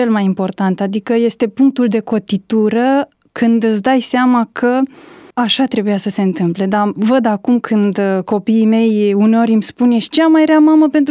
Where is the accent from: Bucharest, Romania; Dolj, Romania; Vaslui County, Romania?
Dolj, Romania; Măceșu de Jos; Sunt de la Craiova spre sud, vreo 50 și ceva de kilometri, o localitate neînsemnată, este însemnată pentru că m-am născut eu acolo.